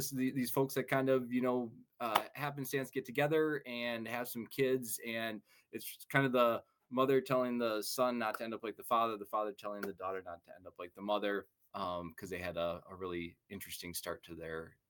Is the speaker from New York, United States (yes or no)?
no; Detroit, Michigan, United States; And as you know, I grew up in the Detroit area.